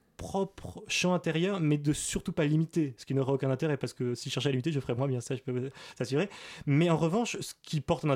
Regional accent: Bourges, Centre-Val de Loire, France; je viens de Bourges, qui est une petite ville, il y avait un conservatoire

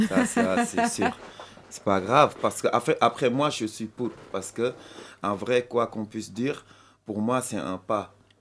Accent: Senegal; Même si je suis sénégalais ou quoi

